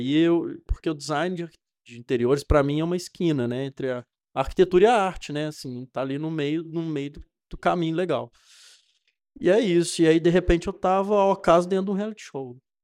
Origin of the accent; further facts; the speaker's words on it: Juiz de Fora, Minas Gerais, Brazil; Enfim, sou juizforano, nascido e criado. Tenho um sentimento de pertencimento enorme para o Juiz de Fora.